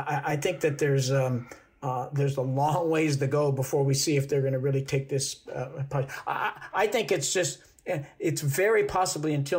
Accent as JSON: {"language": "English", "country": "United States", "said": "I mean, I'm from the United States, and we have one of the most unequal education systems in the whole world"}